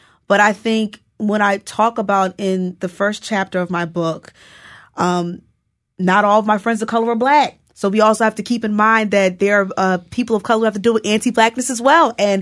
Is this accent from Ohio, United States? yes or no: no; New Jersey, United States; I came from New Jersey and I knew that like part of the reason why Harlem seemed attractive to me because it seemed safer